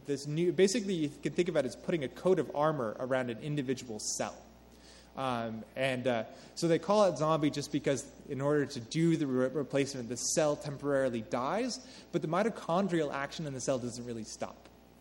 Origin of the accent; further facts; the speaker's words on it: New Mexico, United States; that's from my hometown, so I'm from New Mexico.